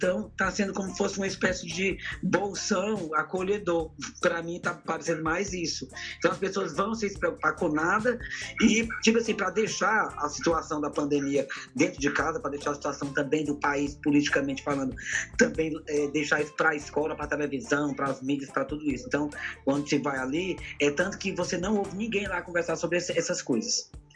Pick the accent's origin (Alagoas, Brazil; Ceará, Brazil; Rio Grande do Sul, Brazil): Ceará, Brazil; Fortaleza; Nasci na Praia de Iracema, mais precisamente no Poço da Draga. E moro aqui desde que nasci, 36 anos.